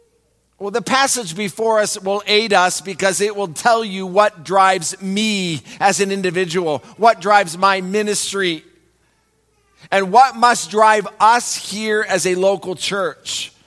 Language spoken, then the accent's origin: English; Central Region, Uganda; English is a second language; now in United States; In Uganda, we have many kingdoms. I belong in the Buganda kingdom.